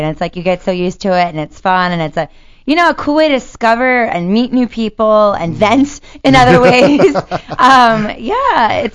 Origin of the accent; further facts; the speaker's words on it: Maryland, United States; moved away as an adult; also born or lived in New York / North Carolina; Well, you know, I grew up in Maryland, and I was there for, 18 years of my life. And then at 18, I was like, peace out, I'm gone.